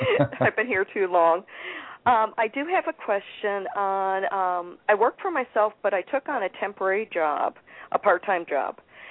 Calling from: Florida, United States; I'm calling from Florida.

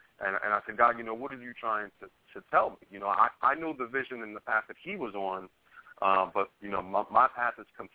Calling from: Maryland, United States; I'm actually calling from Maryland.

